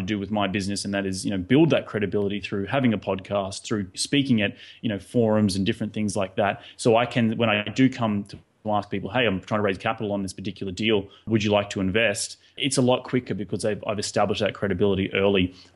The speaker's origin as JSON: {"language": "English", "country": "Australia", "lives_now": "United States", "said": "My main focus is that I'm from Australia and that I've moved to the United States"}